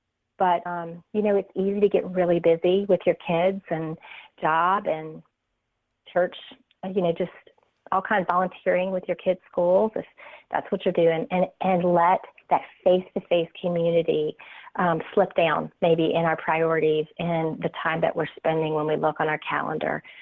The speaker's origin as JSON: {"language": "English", "region": "North Carolina", "country": "United States", "said": "I love Alabama. I'm from North Carolina, so Alabama"}